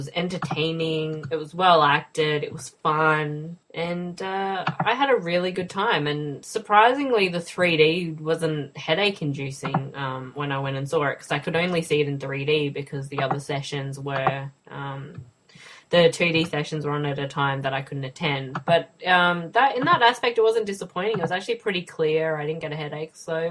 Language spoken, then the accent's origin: English; Australia; And then, of course, I'm Australian